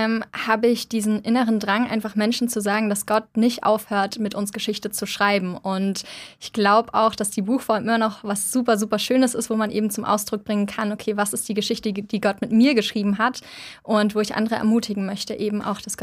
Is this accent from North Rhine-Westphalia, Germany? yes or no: no; Munich, Bavaria, Germany; Ich komme gerade aus München, also von meiner Heimat noch.